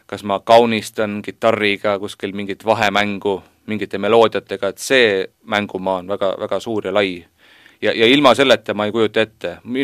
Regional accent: Kuressaare, Saare County, Estonia; Kolmapäeval oleme Kuressaares, minu sünnilinnas, kodulinnas

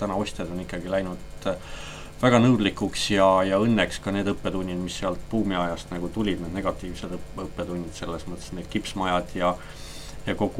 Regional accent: Pärnu, Pärnu County, Estonia; siin minu kodulinna Pärnu äärest Soogavallast

